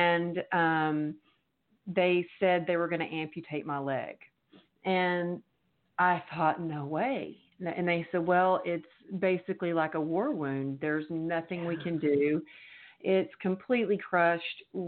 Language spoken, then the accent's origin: English; Texas, United States; I'm from Texas. Of course I like to push through pain.